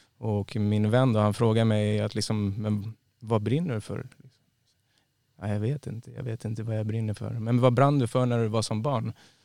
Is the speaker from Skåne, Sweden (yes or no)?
no; Stockholm, Stockholm County, Sweden; alltså jag är uppväxt i Rågsved och så är lite orten kille liksom.